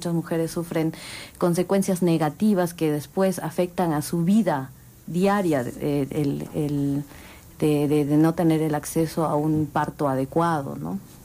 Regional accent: Peru; Por ejemplo, en el caso del Perú, yo soy peruana

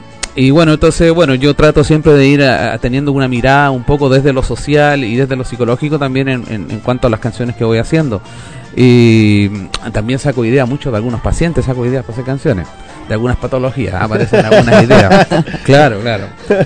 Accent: Iquique, Tarapacá, Chile; moved away as an adult; now in Santiago, Chile; yo soy un chileno, ¿cierto? Nacido en el norte del país, nacido y criado y mal criado en Iquique, y me vine por allá por el año 85 a radicar a Santiago

